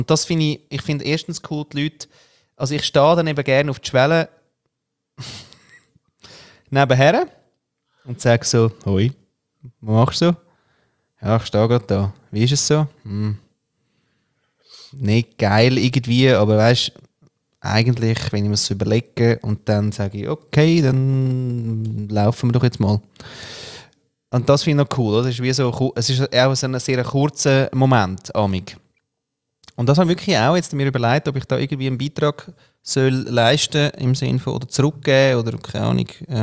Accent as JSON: {"language": "German", "country": "Austria", "said": "das kann ich als Österreicher kann ich das nie sagen."}